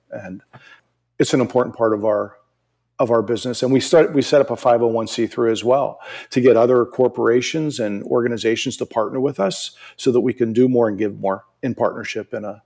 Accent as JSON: {"language": "English", "region": "East Coast", "country": "United States", "said": "You know, I'm originally from the East Coast."}